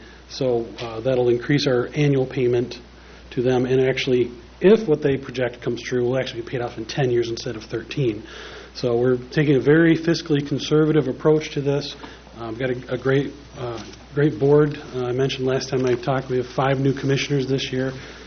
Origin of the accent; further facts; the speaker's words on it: East Bay, Michigan, United States; So East Bay, my hometown, is at $727 million in equalized or SEV value.